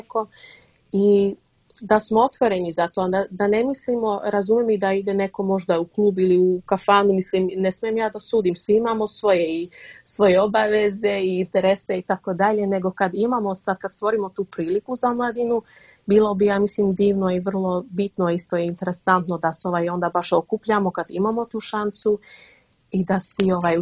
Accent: Rotterdam, South Holland, Netherlands; mi smo inače iz Rotterdama

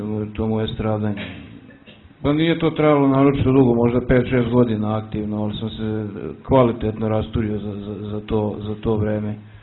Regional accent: Apatin, Vojvodina, Serbia; imam 27 godina, dolazim iz Apatina

